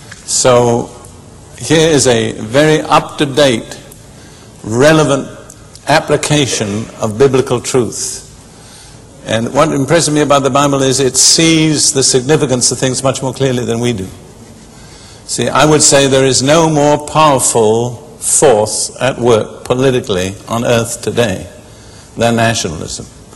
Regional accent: United Kingdom; also born or lived in Israel; I can say this being British

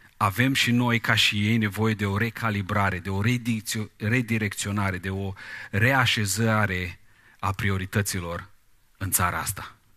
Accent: Moldova; Suntem moldoveni, nu majoritatea.

